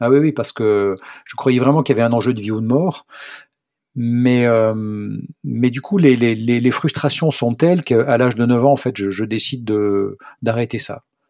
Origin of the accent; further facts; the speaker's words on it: Provence-Alpes-Côte d'Azur, France; moved away as an adult; j'ai 56 ans, que je suis originaire des Hautes-Alpes. Je suis né à la montagne, j'ai grandi à la montagne, que j'ai quitté pour aller faire mes études supérieures.